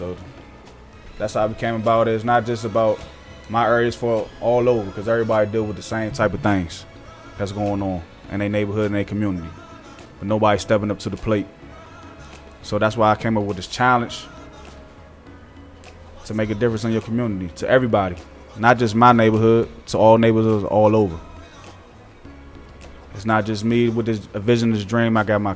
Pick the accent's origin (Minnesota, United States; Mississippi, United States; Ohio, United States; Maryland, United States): Maryland, United States; Suitland; I'm from the Suitland area.